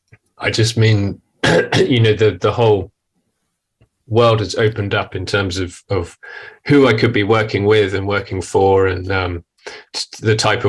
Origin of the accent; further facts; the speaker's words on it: United Kingdom; So I'm British cartoonist, and I've been working as a professional cartoonist for 12 years now in the UK.